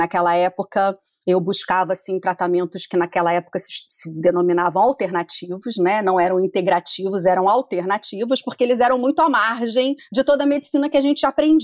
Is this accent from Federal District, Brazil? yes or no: no; Rio de Janeiro, Brazil; eu vou para Niterói, eu sou do Rio, né?